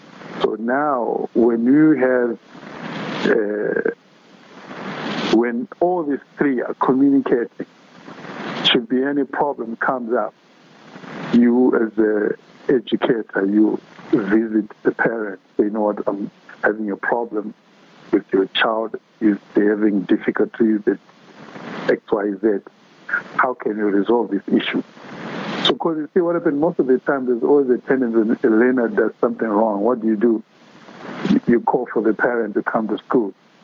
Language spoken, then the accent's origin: English; Zimbabwe; born there; prior to that I was in Zimbabwe. I was born in Zimbabwe, and we went to Accra.